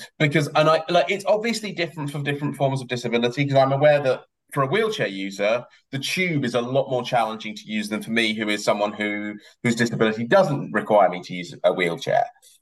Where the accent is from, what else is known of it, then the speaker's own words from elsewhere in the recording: London, United Kingdom; it's the joke of London, being a Londoner is you're like, I've got to wait 7 minutes for a train.